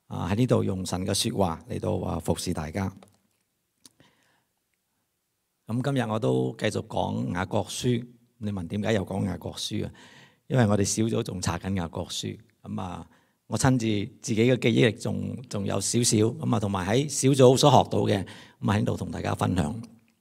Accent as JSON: {"language": "Chinese", "country": "China", "said": "所以这种就是我们中国人所想的智慧"}